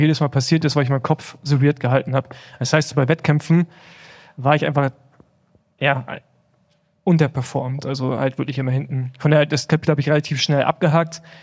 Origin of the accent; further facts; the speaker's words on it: Rostock, Mecklenburg-Vorpommern, Germany; ich komme aus Rostock, habe beim PSV Rostock angefangen.